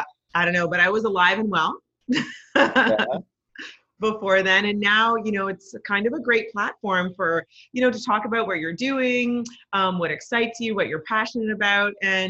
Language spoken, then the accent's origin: English; Toronto, Ontario, Canada; now in New York, United States; Yeah, born and raised in Toronto.